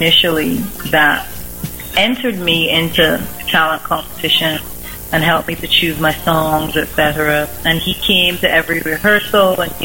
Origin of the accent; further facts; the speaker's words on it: London, United Kingdom; And I'm British born, so I was born in my early years were spent in East London.